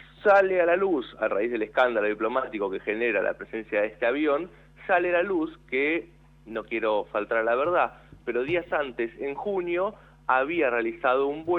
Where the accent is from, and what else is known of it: Argentina